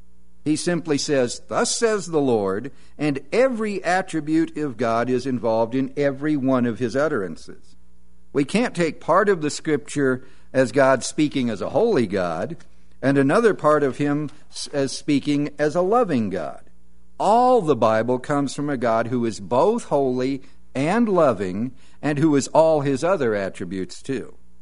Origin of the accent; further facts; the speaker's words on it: California, United States; I grew up in the Mojave Desert, I know chollas very well.